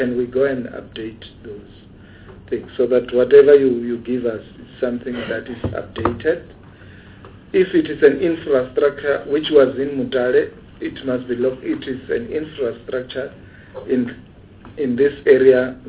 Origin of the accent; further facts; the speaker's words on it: Limpopo, South Africa; here I said I come from Limpopo.